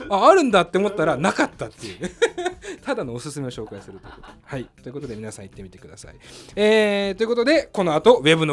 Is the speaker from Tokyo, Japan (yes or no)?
yes; Setagaya, Tokyo, Japan; 結局世田谷生まれ世田谷育ちの、音楽映画好きですから